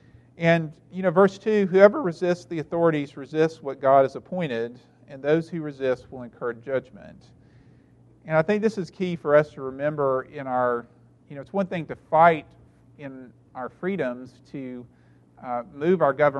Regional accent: United States; You know, I grew up as an American, and, you know, liberty is the highest value, and liberty and justice for all

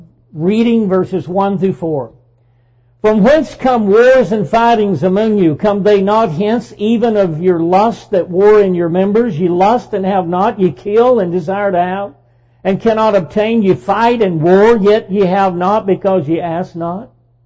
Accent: the South, United States; And I've heard Southerners say, and I am a Southerner, and I've heard Southerners say

